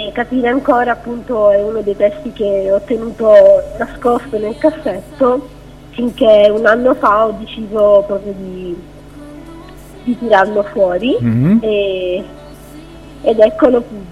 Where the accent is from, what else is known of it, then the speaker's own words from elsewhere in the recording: Catania, Sicily, Italy; also born or lived in Syracuse; sono nata a Siracusa e sono cresciuta a Catania.